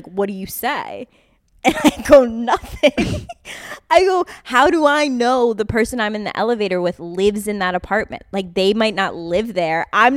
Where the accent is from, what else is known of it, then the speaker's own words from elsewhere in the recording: New York, United States; And as a New Yorker, I just like am not expecting people to talk to me ever